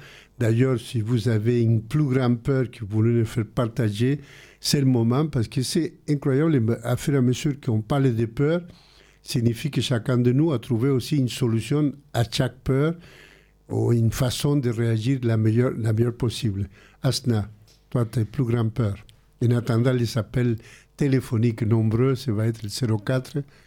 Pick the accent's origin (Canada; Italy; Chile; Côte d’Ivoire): Chile; now in France; quand je suis parti du Chili, parce que je m'en arrachais mon cœur de partir, parce que je ne voulais pas quitter le pays que j'aimais. Et je suis parti comme ça vers des pays plus démocrates, que c'était la France.